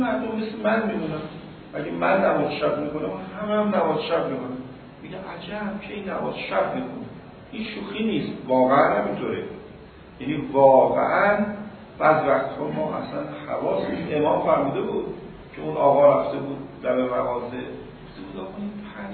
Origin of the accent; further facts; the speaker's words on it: Tehran, Tehran Province, Iran; حالا ما تهرانی هستیم و تهران رفت آمد میکنیم